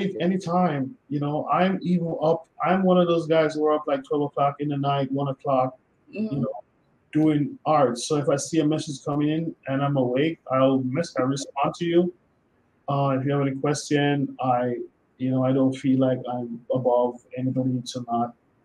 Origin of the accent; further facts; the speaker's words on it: Clarendon, Jamaica; My whole life story, growing up in Clarendon, is a big part of me.